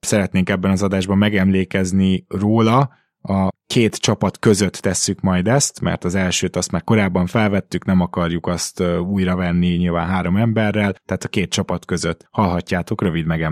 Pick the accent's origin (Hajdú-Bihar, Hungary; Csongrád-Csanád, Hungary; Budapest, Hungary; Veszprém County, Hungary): Budapest, Hungary; Az fontos tudni, hogy ugye én budapesti vagyok